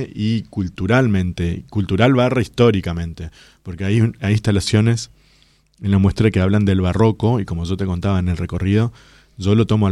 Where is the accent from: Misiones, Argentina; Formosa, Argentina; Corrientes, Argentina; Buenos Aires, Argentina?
Misiones, Argentina; Apóstoles; Yo soy de Apóstoles, nacido en esa misma casa. O sea, mi padre era médico y yo nací, tenía la clínica y nací en esa misma casa.